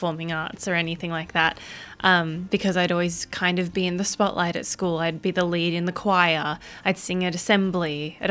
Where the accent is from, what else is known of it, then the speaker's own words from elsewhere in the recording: Philippines; people don't realize that I'm Filipino half the time. Mainly because I'm not usually this dark.